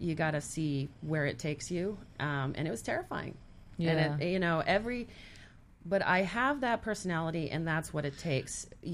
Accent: Massachusetts, United States; I grew up in Massachusetts.

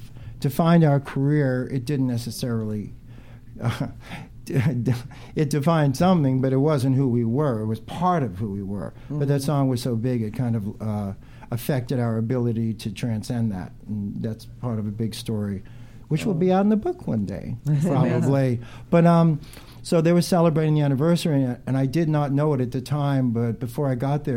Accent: Brooklyn, New York, United States; When I was growing up in Brooklyn, I was a big Yankee fan

